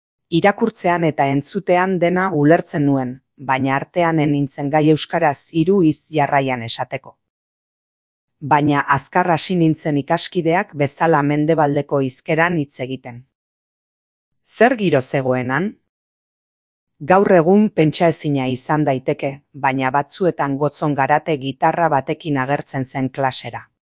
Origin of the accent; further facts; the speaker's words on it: Bilbao, Basque Country, Spain; Sortzez bilbotarra naiz, bai. Ama hangoa zen eta nire aita Ara joandakoa. Baina, izatez, arabarra naiz. Aitaren familia Lagrangoa eta Ekorakoa